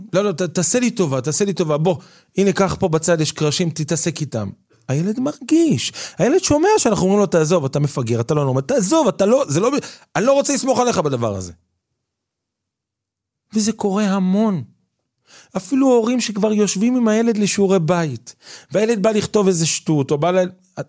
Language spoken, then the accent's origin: Hebrew; Netanya, Central District, Israel; אנחנו גדלנו בנתניה, נתניה זה עיר מאוד גדולה